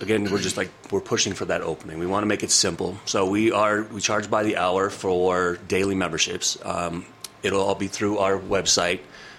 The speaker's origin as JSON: {"language": "English", "town": "Leadville", "region": "Colorado", "country": "United States", "tie": "born or raised there", "said": "Some of my, growing up in Leadville, hunter safety, you learn at a very early age."}